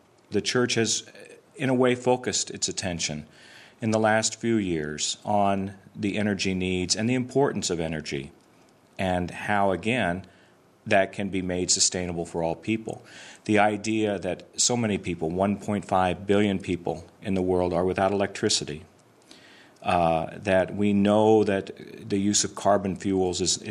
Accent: Midwest, United States; now in Italy; Yes, it's warm here today in Italy. It has been a very warm winter. I'm from the Midwest in the United States.

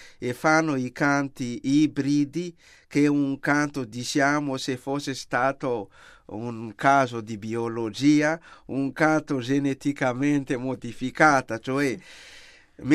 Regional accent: Madagascar; Italian is a second language; moved away; Il più bel Natale che ho vissuto, ricordo bene, era nel 78.

